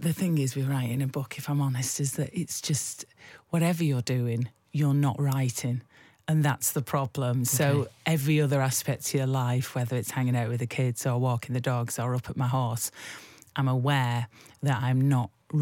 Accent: Bolton, North West England, United Kingdom; now in London, United Kingdom; So I'm from Bolton. If you were to cut me open like a stick of rock, the north would be written through my very centre. But I've lived in London for longer than I ever lived up north. I've been down here for sort of 28 years now.

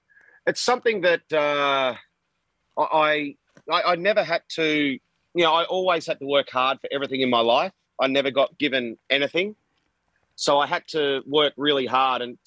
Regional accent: Australia; the success I had as an Australian player and as an individual as well.

